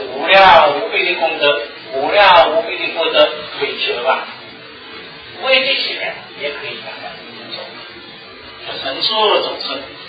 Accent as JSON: {"language": "Chinese", "country": "China", "said": "为什么我们中国人呢对家庭的观念呢这么重？"}